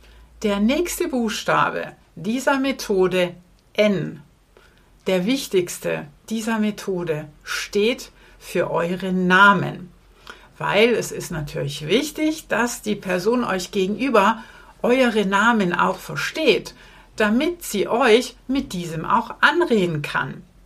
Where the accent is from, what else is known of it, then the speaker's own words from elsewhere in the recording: Southern Germany, Germany; wie ich jetzt als Süddeutsche, als erstes denkt